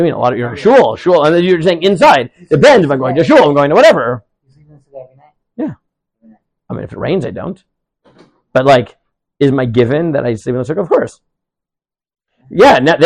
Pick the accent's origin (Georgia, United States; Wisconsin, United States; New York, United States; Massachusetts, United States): New York, United States; Staten Island; It's similar to me when I grew up in Staten Island.